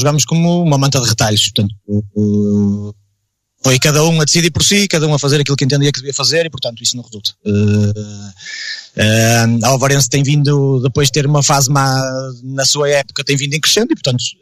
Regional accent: Espinho, Norte, Portugal; Não, eu sou de Espinho, ando nas ruas de Espinho

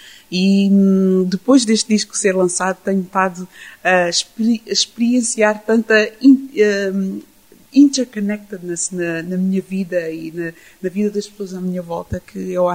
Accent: Lisbon, Portugal; born there; mas eu nasci em Lisboa, eu também não podia ser totalmente purista

